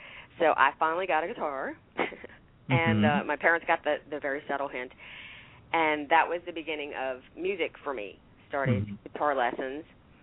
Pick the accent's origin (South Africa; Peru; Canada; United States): United States; South Carolina; Okay, well, I'm from South Carolina. That's where I was born and raised.